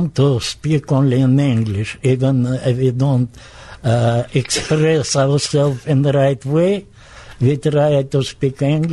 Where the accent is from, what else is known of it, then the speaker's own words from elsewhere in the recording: Tashkent, Uzbekistan; born there; English is a second language; But I was born in Tashkent, capital city of Uzbekistan, and I had a lot of friends and a lot of relatives.